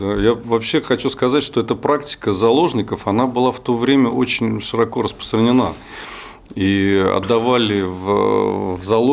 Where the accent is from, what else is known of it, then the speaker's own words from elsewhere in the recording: Moscow, Russia; я дагестанец, который родился и вырос в Москве.